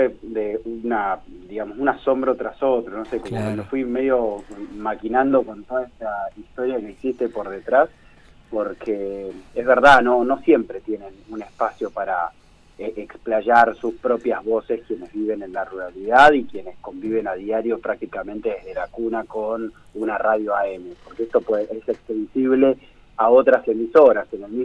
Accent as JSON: {"language": "Spanish", "region": "Buenos Aires", "country": "Argentina", "tie": "born or raised there", "lives_now": "Chubut, Argentina", "said": "Yo no soy oriundo de la zona, provengo de Buenos Aires, allá me formé, trabajé mucho tiempo"}